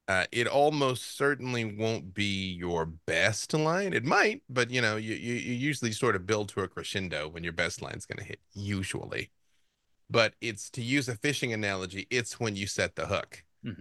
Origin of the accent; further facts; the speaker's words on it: Arkansas, United States; because I'm not supposed to be able to pronounce Latin because I'm from Arkansas